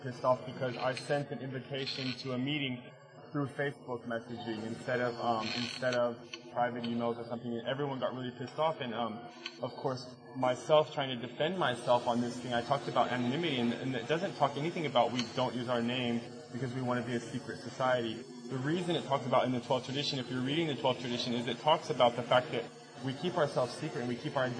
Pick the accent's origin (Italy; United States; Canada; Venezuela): Italy; Milan, Lombardy; English is a second language; I'm from Milan.